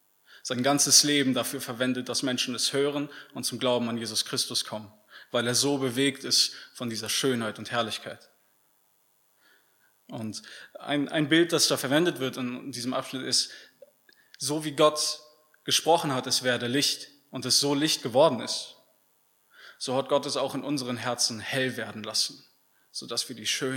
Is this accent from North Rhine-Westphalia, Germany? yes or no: yes; North Rhine-Westphalia, Germany; Ich komme ursprünglich aus dem Bergischen Land. Falls das jemandem was sagt, das ist so 40, 50 Kilometer von Köln. Wie der Name sagt, gibt es da Berge und sehr viel Wald. Bisschen ländlicher, ungefähr so wie hier, würde ich sagen, von der Infrastruktur.